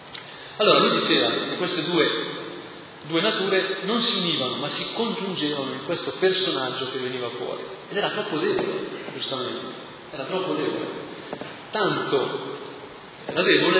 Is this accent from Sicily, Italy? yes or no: no; Lombardy, Italy; Io sono brianzolo e la Brianza è piena di immagini della Madonna che allatta